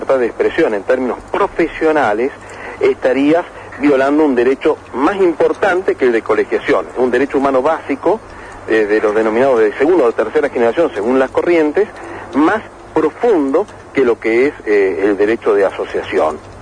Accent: Tucumán, Argentina; Yo soy de Tucumán, del norte profundo

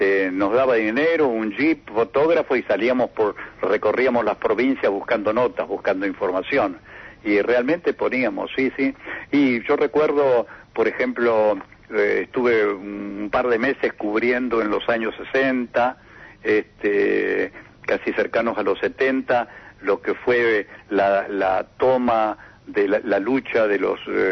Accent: San Mariano, Santa Fe, Argentina; Sí, mi pueblito santafesino.

